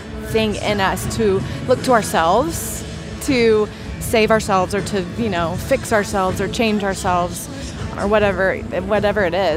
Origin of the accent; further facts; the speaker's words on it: Texas, United States; born there; now in Virginia, United States; I'm a Texan by birth, but we live in Virginia now, and I love it.